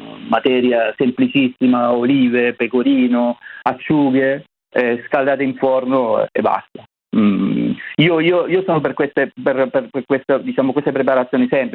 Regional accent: Sicily, Italy; Da siciliano, il picnic per me potrebbe essere, se dovessi preparare, quello della scaccia.

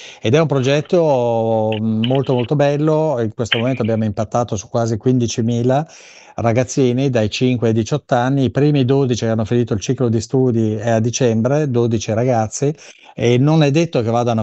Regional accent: Bormio, Lombardy, Italy; born there; Sì, io mi salvo perché sono nato a Bormio

